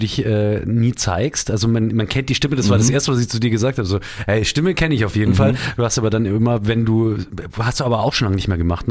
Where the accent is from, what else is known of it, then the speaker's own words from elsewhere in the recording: Munich, Bavaria, Germany; das ist also für mich auch als Münchner die wichtigste Frage.